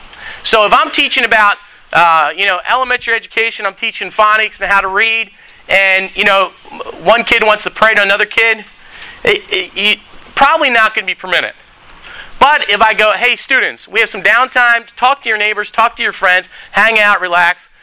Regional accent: Philadelphia, Pennsylvania, United States; Oh, I forgot. I'm from Philly. Okay, we love the Eagles

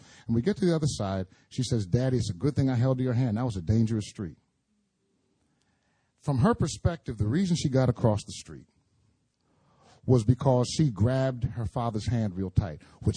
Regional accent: Philadelphia, Pennsylvania, United States; I'm from Philly. We talk fast.

